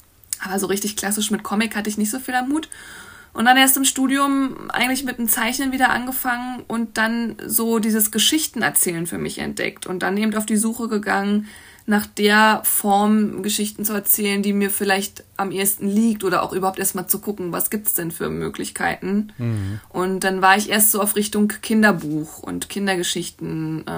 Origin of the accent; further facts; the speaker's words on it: Brandenburg, Germany; Ich bin in Brandenburg groß geworden, in Teltow-Fleming, einer Kleinstadt, und habe dann in Berlin meine Ausbildung zur Grafikdesignerin gemacht.